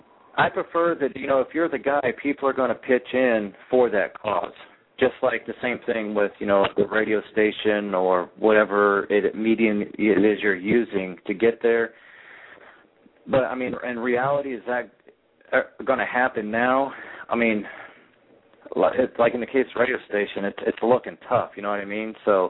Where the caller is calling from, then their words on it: Killeen, Texas, United States; I'm in Killeen, Texas right now.